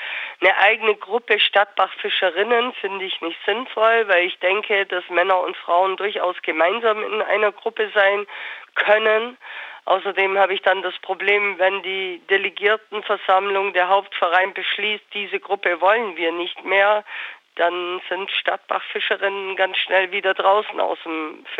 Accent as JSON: {"language": "German", "town": "Memmingen", "region": "Bavaria", "country": "Germany", "tie": "born there", "said": "Also ich als gebürtige Memmingerin werde davon ausgeschlossen."}